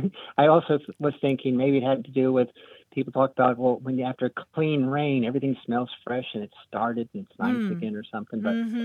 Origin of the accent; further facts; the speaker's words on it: Connecticut, United States; also born or lived in New Jersey; Yankee from, you know, Connecticut and New Jersey.